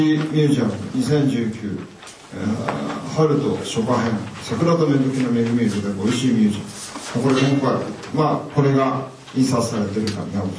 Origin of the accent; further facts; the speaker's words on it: Ushiku, Ibaraki, Japan; 私はずっと牛久に住んでおりまして、生まれも育ちも牛久ですので、上町の、ところに住んでますので